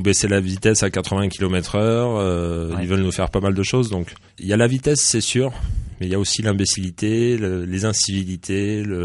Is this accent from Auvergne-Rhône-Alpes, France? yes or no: yes; Échirolles, Auvergne-Rhône-Alpes, France; born there; Je suis né à Échirolles